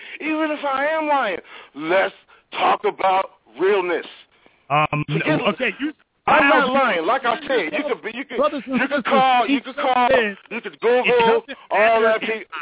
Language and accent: English; Richmond, California, United States; No, I'm not from Nevada. I'm from Richmond, California.